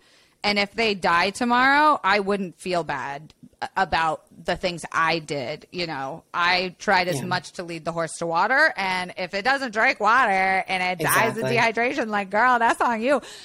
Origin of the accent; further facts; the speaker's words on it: Florida, United States; I grew up in Florida.